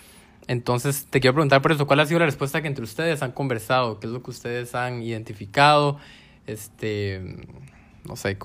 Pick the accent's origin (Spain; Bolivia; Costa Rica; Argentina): Costa Rica; a mí hoy por hoy, te soy sincero, me da vergüenza decir yo soy tico